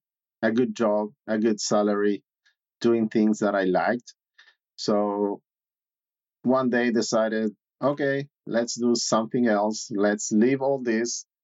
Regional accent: Montevideo, Uruguay; So I was born in Montevideo, that is the capital, about 1.5 million people. Very friendly place, close to the beach, nice weather.

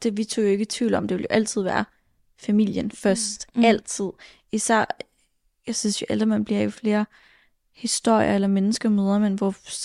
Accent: Søften, Central Denmark Region, Denmark; jeg kommer fra Søften, en lille miniby, 20 minutter uden for Aarhus, vokset op på en helt almindelig villavej med en helt almindelig middelklasse familie.

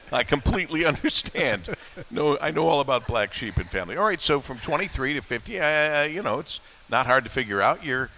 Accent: Monroe, Michigan, United States; I'm from Monroe, Michigan. We had a pretty sheltered, good life there in Monroe.

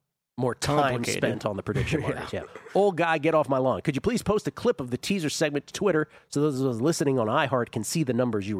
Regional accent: Ohio River, United States; I grew up on the Ohio River.

